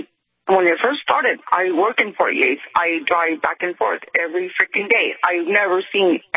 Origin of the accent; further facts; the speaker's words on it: United States; I am Native American, and I work at yes. I drive back and forth to Bismarck, from Bismarck to 48.